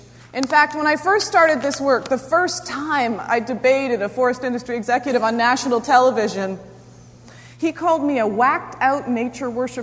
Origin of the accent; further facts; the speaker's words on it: Canada; I was really horrified that as a Canadian, I knew about the Amazonian rainforests